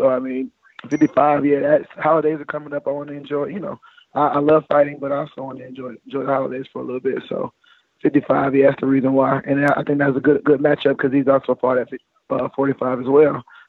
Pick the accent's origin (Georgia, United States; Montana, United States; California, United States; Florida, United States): Georgia, United States; Stone Mountain; So Stone Mountain, everybody know I'm from Stone Mountain.